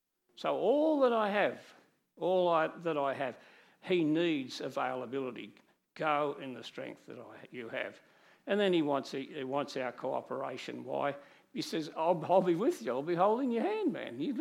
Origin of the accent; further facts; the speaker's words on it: Newcastle, New South Wales, Australia; also born or lived in Sydney; I moved from Newcastle, where I had grown up, to Sydney.